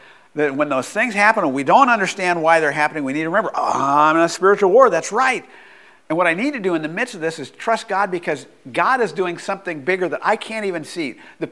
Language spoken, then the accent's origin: English; Bakersfield, California, United States; she was from my hometown of Bakersfield